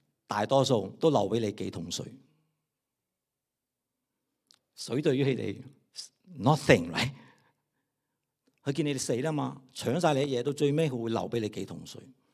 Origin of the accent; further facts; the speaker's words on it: Vietnam; now in ?; 大家知道我是越南来的，我是越南来的移民，但我家族我爸我妈那边家族几十个大家庭，八成到九成他们是难民的